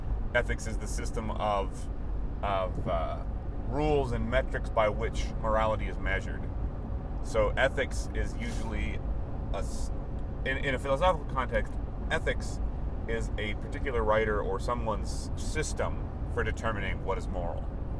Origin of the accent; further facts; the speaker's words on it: United States; Well, it's tricky because growing up in the United States, we were all like de facto Judeo-Christian ethics